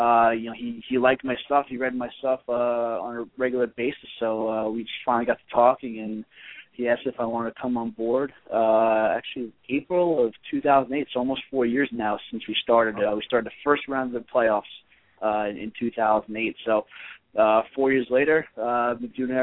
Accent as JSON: {"language": "English", "town": "Long Island", "region": "New York", "country": "United States", "tie": "born or raised there", "said": "I have two older brothers I grew up on Long Island, still live here."}